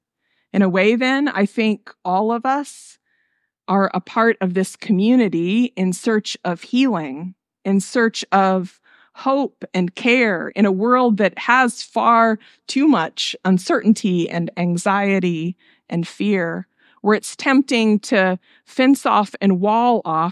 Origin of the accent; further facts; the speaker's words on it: Nebraska, United States; When I was growing up in Nebraska, pretty much everyone in our community was connected to a church.